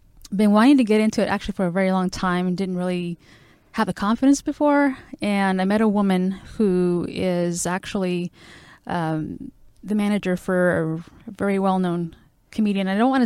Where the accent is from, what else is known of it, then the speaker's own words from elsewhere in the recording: Watts, California, United States; now in Valencia, United States; I grew up in Watts, and my parents still live in Watts. So I went to school there, obviously.